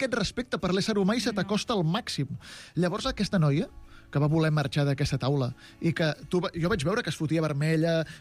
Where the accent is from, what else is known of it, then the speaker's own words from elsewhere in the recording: Barcelona, Catalonia, Spain; Jo sóc barceloní de tota la vida.